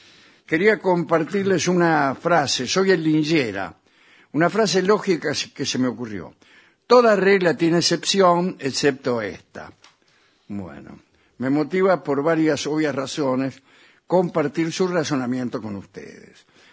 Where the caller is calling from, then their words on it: Monte Grande, Buenos Aires Province, Argentina; de Monte Grande.